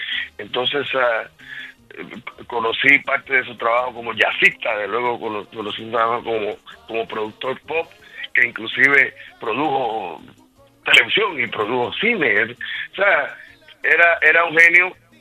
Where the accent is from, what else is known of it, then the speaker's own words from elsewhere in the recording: Puerto Rico; Y como puertorriqueños que somos, pues es como tener un paisano que esté reconociendo